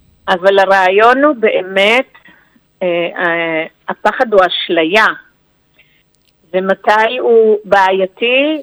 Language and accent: Hebrew; Northern District, Israel; אני גדלתי פה בגליל העליון, ניצה ברית